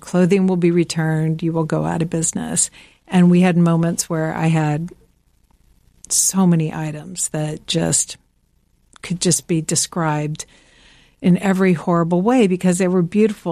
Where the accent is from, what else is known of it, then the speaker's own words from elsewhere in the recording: the South, United States; also born or lived in Midwest; And I'm from the South.